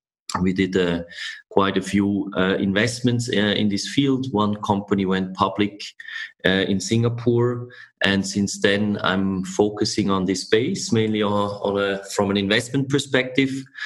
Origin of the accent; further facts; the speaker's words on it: Zurich, Switzerland; I'm born and raised in Zurich.